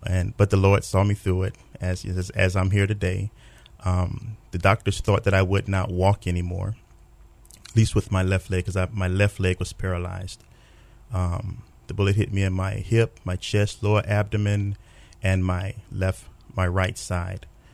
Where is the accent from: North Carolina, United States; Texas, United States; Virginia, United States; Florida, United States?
Florida, United States; Miami; I grew up out of Florida, from Miami. That's home for me.